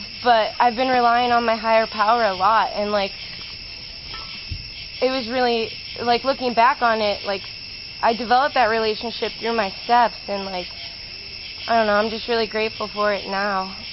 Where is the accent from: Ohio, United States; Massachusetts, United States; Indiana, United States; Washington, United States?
Ohio, United States; Cleveland; moved away as an adult; now in Pennsylvania, United States; You know, I'm from Cleveland. My support group is in the Warren-Youngstown area, and I'm just moved to Pennsylvania.